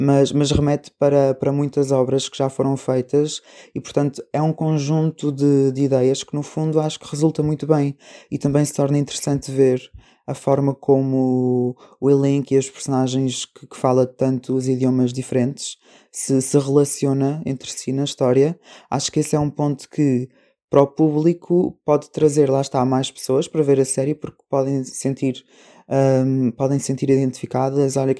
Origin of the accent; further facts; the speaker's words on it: Portugal; nós, enquanto portugueses, encontrarmos uma personagem que fala a nossa língua